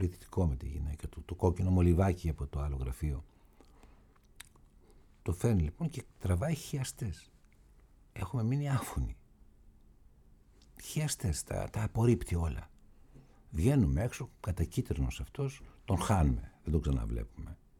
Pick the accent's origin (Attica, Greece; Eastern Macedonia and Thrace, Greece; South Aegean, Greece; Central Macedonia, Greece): Attica, Greece; Athens; Δεν είμαι Πειραιώτης, είμαι Αθηναίος, ξέρω εγώ.